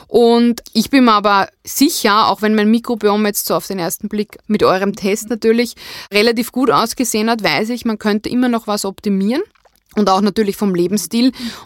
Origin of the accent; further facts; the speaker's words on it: Upper Austria, Austria; ich bin aus Oberösterreich